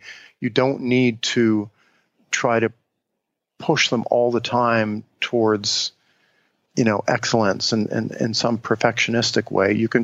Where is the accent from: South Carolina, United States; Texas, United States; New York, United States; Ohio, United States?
Ohio, United States; Cincinnati; born or raised there